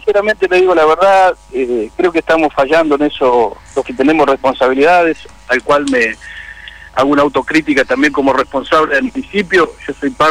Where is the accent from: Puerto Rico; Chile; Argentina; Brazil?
Argentina; Río Negro; más que nada como ciudadano rionegrino y como argentino